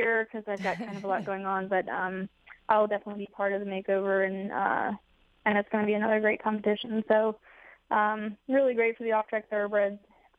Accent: Mendham, New Jersey, United States; born there; I was born in Medham, New Jersey, and I was born accidentally at my grandmother's house.

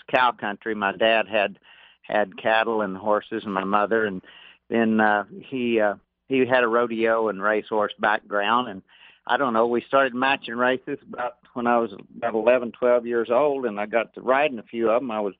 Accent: Oklahoma, United States; also born or lived in Texas; I was born in the Texas Panhandle, and then my mother and dad and sister, we moved to Northeast Oklahoma just very shortly after that. So I guess I'm a full-fledged Okie instead of a Texan.

